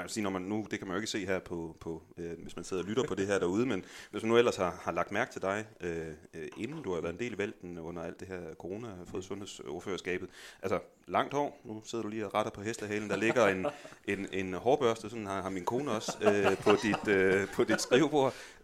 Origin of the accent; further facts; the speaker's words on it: Jutland, Denmark; Jeg er fra Jylland.